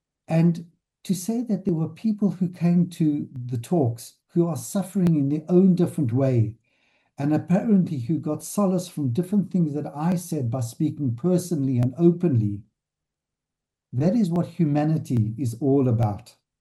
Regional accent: South Africa; also as a South African family and as a member of the South African community

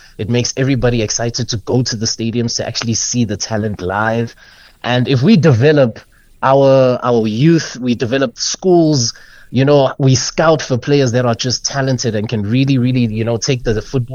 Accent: South Africa; I'm super proud as a South African. Just knowing the greatness that is in this country, we are special. This soil is special

